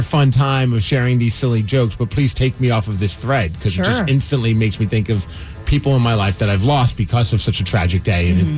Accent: New York, United States; I grew up in New York, and I've had friends and family that worked at the World Trade Center.

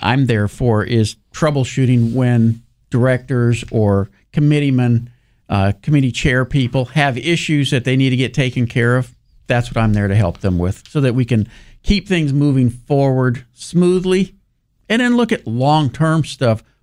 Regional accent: Pasadena, California, United States; I grew up in Pasadena.

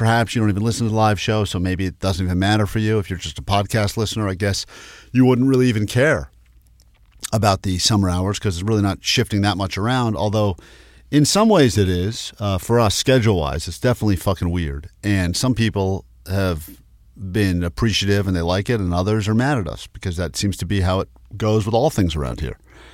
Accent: East Coast, United States; I grew up on the East Coast. We're not known for our Mexican fare.

